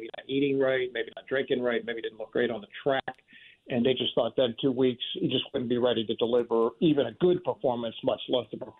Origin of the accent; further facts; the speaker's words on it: Baltimore, Maryland, United States; look, I'm going and I love it. It's my hometown.